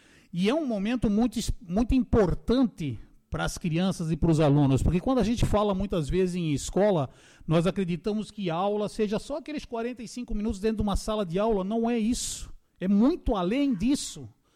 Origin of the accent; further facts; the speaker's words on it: Paraná, Brazil; moved away; ela começa em 76, quando eu vim do Paraná para cá.